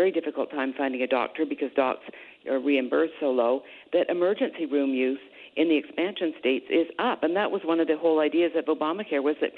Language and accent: English; Canada; I come from Canada